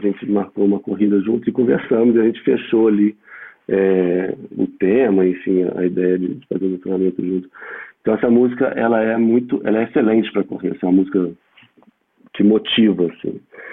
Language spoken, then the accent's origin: Portuguese; Brazil; moved away as an adult; now in Portugal; Assim, eu saí do Brasil. Sempre sonhei em morar em Portugal.